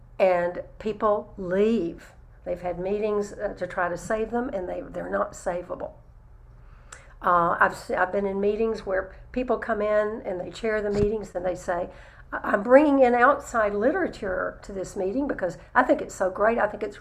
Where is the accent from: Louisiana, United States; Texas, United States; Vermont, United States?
Texas, United States; Remember, I'm a Texan